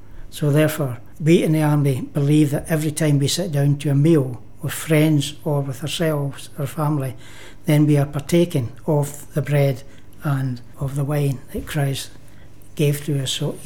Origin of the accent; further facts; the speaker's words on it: Greenock, Scotland, United Kingdom; But I was basically born in Greenock. I was brought up in Greenock. I still live in Greenock.